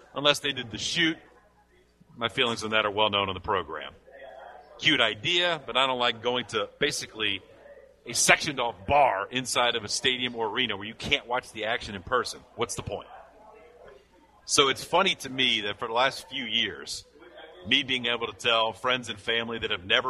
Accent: Baton Rouge, Louisiana, United States; People who listen to the show understand I grew up in Baton Rouge.

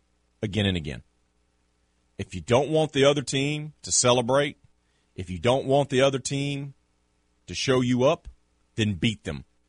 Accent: United States; And not just because I'm an American and we got the 4th of July holiday upon us

